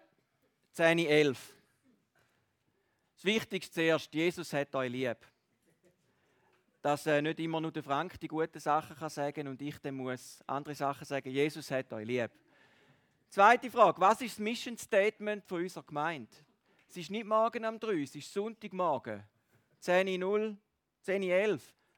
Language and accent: German; St. Gallen, Switzerland; Also wenn selbst ich das als St. Galler hinkriege